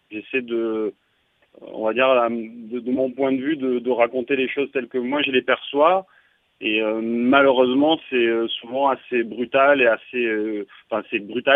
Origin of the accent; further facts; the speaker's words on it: Montauban, Occitanie, France; now in Paris, France; moi, je suis originaire de Montauban, et puis j'ai fait mes études en cinéma et en audiovisuel à Toulouse. Et puis, sorti de mes études, je suis monté à Paris pour travailler